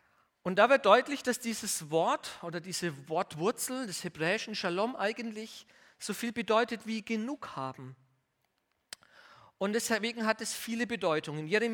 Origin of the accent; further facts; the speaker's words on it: Bavaria, Germany; aber wo ich herkomme, aus dem Bayerischen, kennt man das sehr gut.